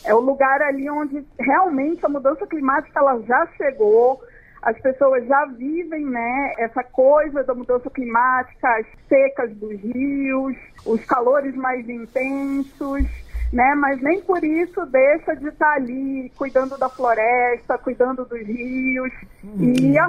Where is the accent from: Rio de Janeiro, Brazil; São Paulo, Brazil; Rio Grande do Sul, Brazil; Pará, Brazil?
Pará, Brazil; Belém; e agora estarei em Belém, né, na minha terra natal